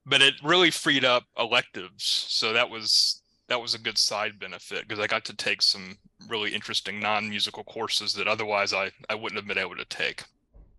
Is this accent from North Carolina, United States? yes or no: yes; North Carolina, United States; And I grew up in the Carolinas, which is why I sound like this.